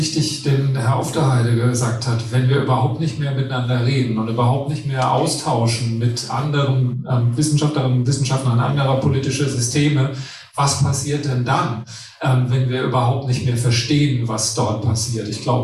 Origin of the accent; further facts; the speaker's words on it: Germany; Ich meine, wir kommen ja als Deutsche alle aus einer Denkrichtung